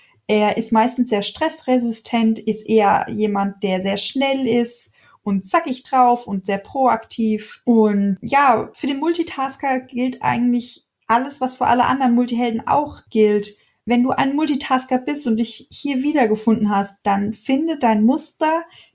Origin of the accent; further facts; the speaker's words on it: Hesse, Germany; Zumindest sagt man das bei uns in Hessen so.